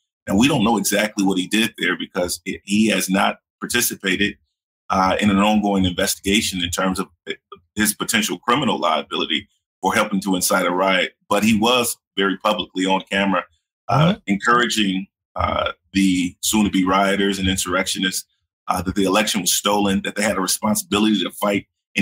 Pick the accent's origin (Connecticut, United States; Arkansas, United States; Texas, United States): Texas, United States; He's in fact been criminally indicted for the past 5 years in my hometown in Collin County for securities fraud charges.